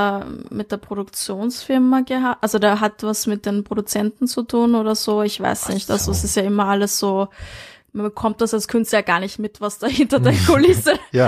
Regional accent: Vienna, Austria; ich bin halt schon in Wien aufgewachsen

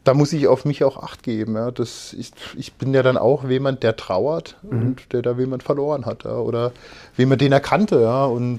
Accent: Freiburg, Baden-Württemberg, Germany; also born or lived in Würzburg; dann habe ich hier nach Freiburg gewechselt in meine Heimat zurück.

